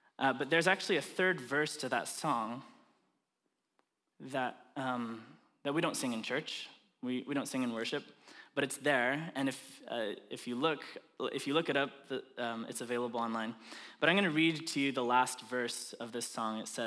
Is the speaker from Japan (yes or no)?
yes; Japan; I grew up in Japan as a missionary kid and pastor's kid